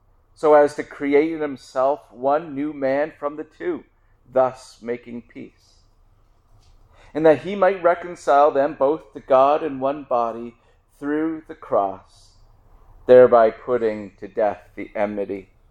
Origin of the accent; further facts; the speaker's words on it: Canada; I'm proud to be a Canadian. Canadians are not just a type of American. We're a Canadian. We have a different history than the Americans.